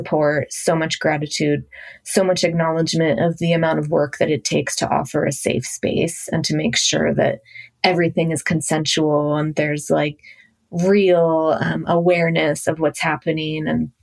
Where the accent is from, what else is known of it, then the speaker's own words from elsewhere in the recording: Washington, District of Columbia, United States; I grew up in Washington, D.C., which is, you know, the hub of the government.